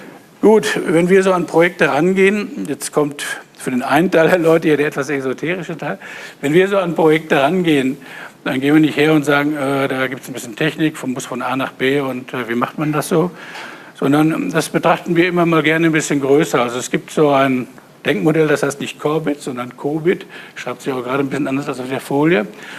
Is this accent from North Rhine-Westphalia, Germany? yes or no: yes; Dortmund, North Rhine-Westphalia, Germany; born there; als gebürtiger Dortmunder, der auch in Dortmund Informatik studiert hat